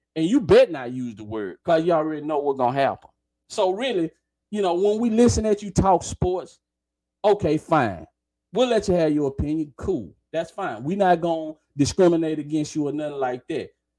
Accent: Deep South, United States; listen, man, I'm from the Deep South. I'm from way down yonder. I was raised right up the street from a sundown town.

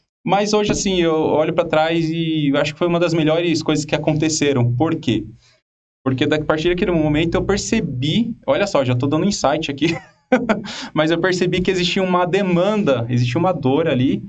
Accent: Guarulhos, São Paulo, Brazil; moved away as an adult; now in Foz do Iguaçu, Brazil; sou um paulista, né? Não paulistano, paulista, nasci em Guarulhos. Morei minha vida inteira lá. E em 2018 vim para Foz

